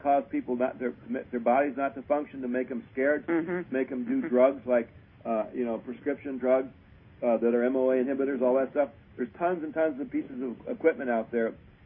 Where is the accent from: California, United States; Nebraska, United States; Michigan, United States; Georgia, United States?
Michigan, United States; Ann Arbor; I'm from Ann Arbor.